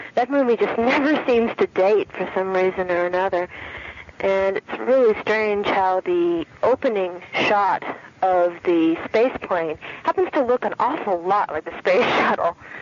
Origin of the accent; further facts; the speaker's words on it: Van Nuys, California, United States; from Van Nuys, California.